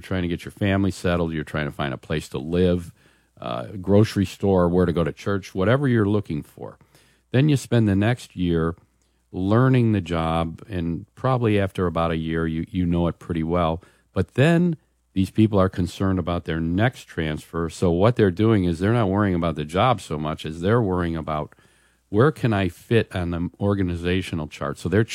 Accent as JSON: {"language": "English", "town": "Chicago", "region": "Illinois", "country": "United States", "said": "You know, I'm from Chicago, and I remember when I went through the training academy"}